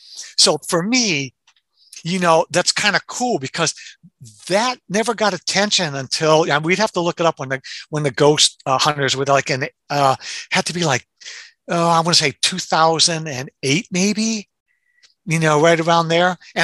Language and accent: English; Detroit, Michigan, United States; Because I was born and raised in Detroit.